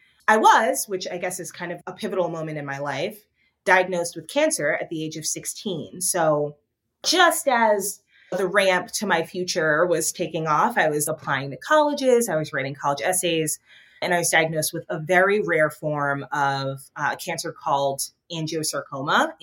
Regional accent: South Orange, New Jersey, United States; I grew up in South Orange, New Jersey, which is about 15 minutes outside of New York by train.

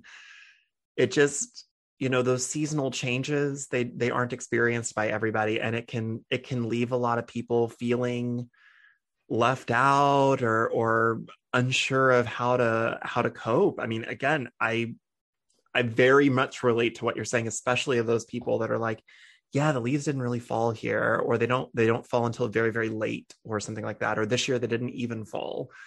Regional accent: Texas, United States; now in Chicago, United States; you know, I'm from Texas originally, and one of the things that I that sort of blew my mind when I moved where I live now here in Chicago is that we have four seasons

